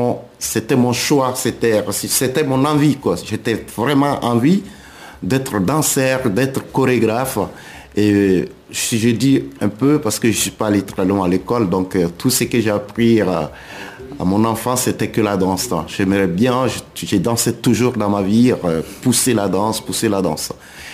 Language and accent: French; Burkina Faso; now in France; je commence à former aussi d'autres personnes qui sont chez moi au Burkina.